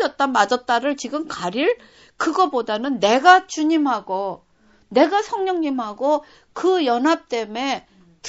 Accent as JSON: {"language": "Korean", "country": "South Korea", "tie": "born or raised there", "also_born_or_lived": "Japan", "moved": "as an adult", "lives_now": "United States", "said": "저는 한국에서 태어나 자라다가 일본으로 시집 가서 일본에서 낯선 언어와 낯선 문화 속에서 낯선 음식 속에서 사느라고 문화 충격을 겪었고 또 거기서 이제 한 15, 16년 있다가 미국으로 와가지고"}